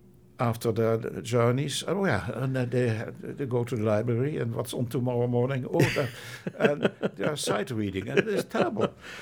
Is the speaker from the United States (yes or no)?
no; England, United Kingdom; that is the way we are very English